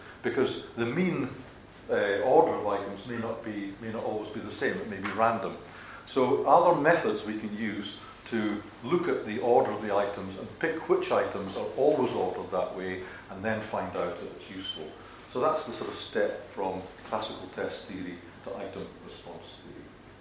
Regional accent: Scotland, United Kingdom; So I'm Scottish, so I always use this example.

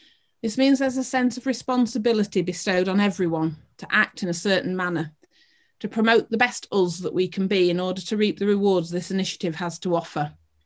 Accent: Northern England, United Kingdom; accent: Northern; I can be their mouthpiece in my Northern accent, if that's all right.

